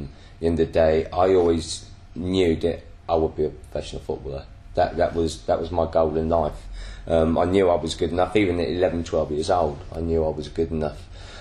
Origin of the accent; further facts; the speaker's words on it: Bristol, South West England, United Kingdom; I was originally from Bristol